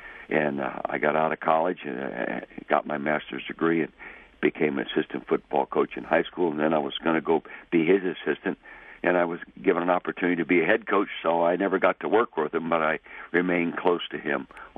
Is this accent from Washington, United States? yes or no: no; Calistoga, California, United States; I was born and raised in the Napa Valley, 1936, 75 years ago, north end of the Napa Valley. My dad ran an old garage there in Calistoga.